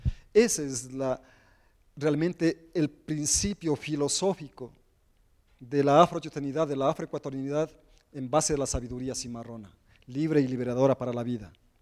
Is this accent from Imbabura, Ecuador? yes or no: yes; Imbabura, Ecuador; esa es la comunidad del Chota, de donde soy. Desde ahí llegaron, para 1800, 1780, 1810, fugitivos y fugitivas de Caldera, de la Concepción, de Cuajara, y se asentaron en ese territorio.